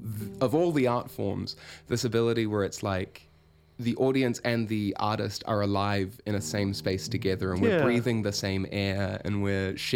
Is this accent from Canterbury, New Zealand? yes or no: yes; Christchurch, Canterbury, New Zealand; I grew up around a lot of children's theatre. I was very lucky. I grew up in Christchurch